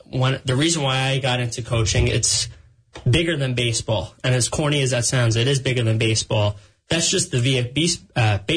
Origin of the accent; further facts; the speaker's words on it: New Rochelle, New York, United States; I grew up